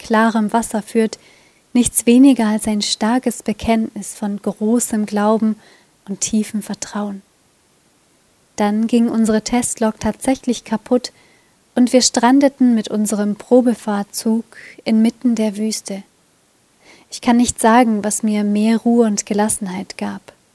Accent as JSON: {"language": "German", "country": "Germany", "tie": "born or raised there", "said": "Ich denke bei diesen Worten an die Auen der Elbe in meiner Heimat"}